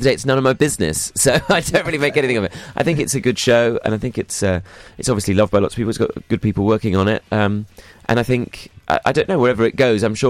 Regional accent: London, United Kingdom; about bringing it to London, where I'm from.

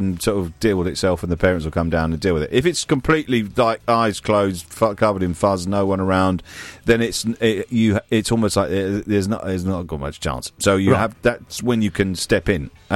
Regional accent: South West England, United Kingdom; I think when I grew up in the West Country

